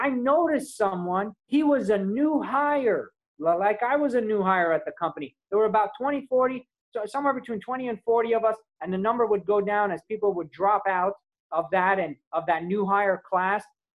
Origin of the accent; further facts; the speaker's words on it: New York, United States; And naturally, as a New Yorker, I was dressed better than the vast majority of them. I remember thinking, I know, I'm the best. I came here from New York.